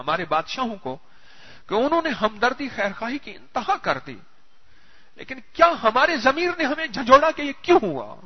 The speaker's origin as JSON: {"language": "Urdu", "town": "Ahmedpur East", "region": "Punjab", "country": "Pakistan", "said": "میں احمد پور شرکیہ کا رہنے والا ہوں."}